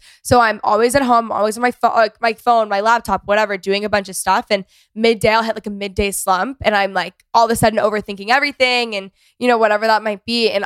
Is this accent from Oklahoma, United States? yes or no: no; Texas, United States; I grew up in North Texas. And it's like one of the most competitive regions for sports.